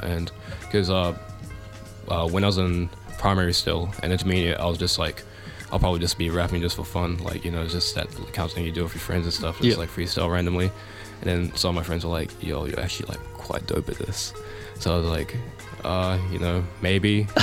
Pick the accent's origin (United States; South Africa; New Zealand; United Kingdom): New Zealand; Auckland; I'm from Auckland, New Zealand. And I rap and produce.